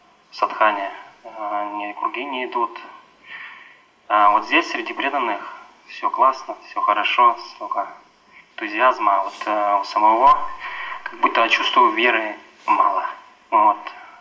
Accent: Kostroma, Kostroma Oblast, Russia; я из Костромы.

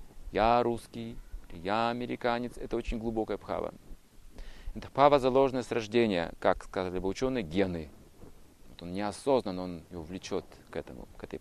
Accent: Sakhalin Oblast, Russia; also born or lived in Kazakhstan; now in Almaty, Kazakhstan; Что я прожил детство на Сахалине. Родился я в Казахстане. Когда мне исполнился год, родители переехали на север Сахалина. Так что я не помню практически Казахстана. Но сейчас я живу в Алмате, мне нравится это место.

